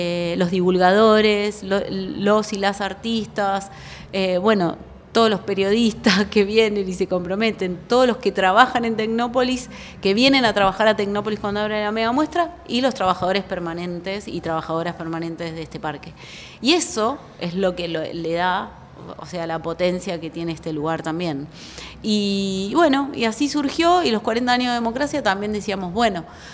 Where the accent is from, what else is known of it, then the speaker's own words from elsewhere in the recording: San Luis, Argentina; vine de San Luis porque yo soy puntana